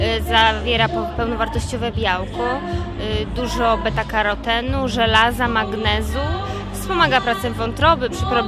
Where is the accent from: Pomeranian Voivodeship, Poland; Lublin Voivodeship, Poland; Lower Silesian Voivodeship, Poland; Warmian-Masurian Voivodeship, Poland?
Pomeranian Voivodeship, Poland; Biernatki; My jesteśmy, pochodzimy z Biernatka, jest to wieś Biernatka, z zachodniej części tutaj Borów Tucholskich, za Człuchowem. Tak więc naprawdę piękne tereny, lesiste, duże zalesienie.